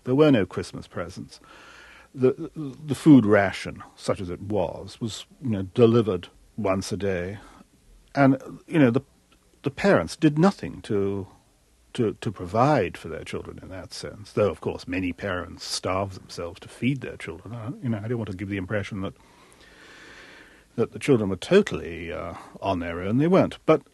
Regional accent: Shanghai, China; I'm the same age as the boy, Jim. I was born in Shanghai like him. I lived in that house, went to that school, had those parents. I was in Shanghai when the Japanese invaded China.

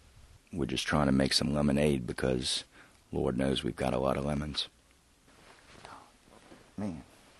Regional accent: New Orleans, Louisiana, United States; We're from New Orleans. We had evacuated

